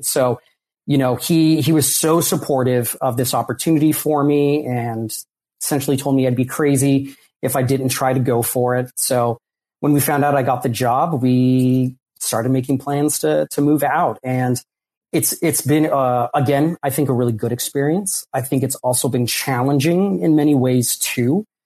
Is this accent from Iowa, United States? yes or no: no; California, United States; I think that I grew up here in the Bay Area, Northern California culture, lifestyle, all of that.